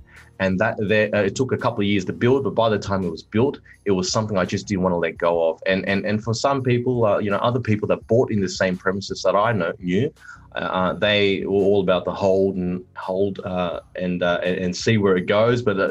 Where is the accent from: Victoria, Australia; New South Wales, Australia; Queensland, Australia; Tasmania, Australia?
New South Wales, Australia; Cecil Hills; I grew up out west in Cecil Hills. That's where I ended up living with mum and dad for the latter part of my life being with them. I grew up in Cecil Hills, which is sort of surrounded by Badgerys Creek, Austral